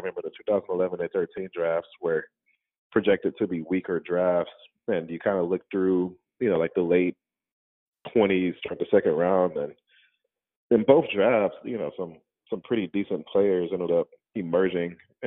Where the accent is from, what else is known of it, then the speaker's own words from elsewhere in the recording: Michigan, United States; given that I'm also from Michigan and he was a Michigan State target.